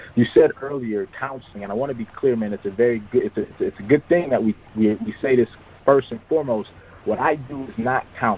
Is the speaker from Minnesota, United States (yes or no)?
no; Saginaw, Michigan, United States; moved away as an adult; now in Florida, United States; I'm from Saginaw, Michigan. I'm what y'all consider a snowbird, man. I got tired of that snow. Right after graduation, I actually boarded a flight, man, and came down here to go to FAMU.